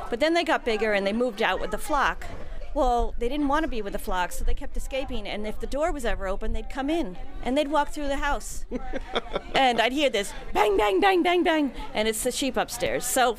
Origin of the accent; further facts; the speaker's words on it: Dover, New Jersey, United States; Oh, I'm from New Jersey. I'm from this town called Dover, which is about 35 miles outside New York City.